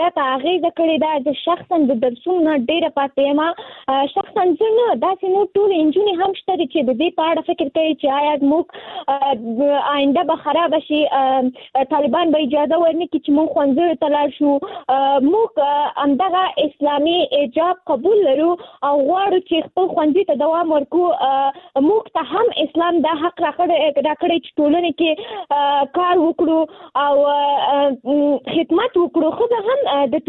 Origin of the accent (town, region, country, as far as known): Nangarhar, Afghanistan; now in Kabul, Afghanistan